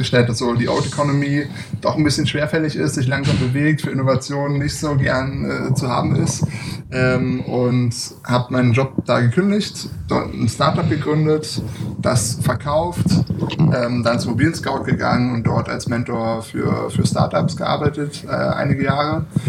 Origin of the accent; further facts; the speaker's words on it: Berlin, Germany; Also ich bin in Berlin geboren, also ich bin gebürtiger Berliner, immer noch hier.